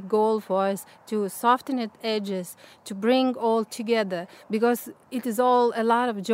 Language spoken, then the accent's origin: English; Lithuania; English is a second language; also born or lived in Siberia, Russia; I was born in Siberia, Russia. I was brought up in Lithuania. It's hard to explain from where you are because I was born in USSR. And this country don't exist. My granddad is from Ukraine, my granny from Lithuania